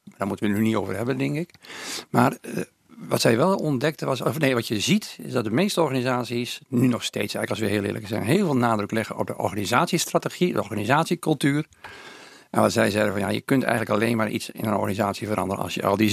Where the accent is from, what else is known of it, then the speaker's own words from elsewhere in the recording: Groningen, Netherlands; now in Hilversum, Netherlands; Ik denk dat wij Groningers toch nog een talent hebben voor het aardse en voor het directe.